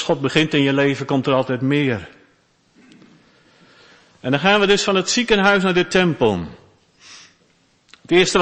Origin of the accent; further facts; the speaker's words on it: Zeist, Utrecht, Netherlands; En ik kom zelf uit Zeist.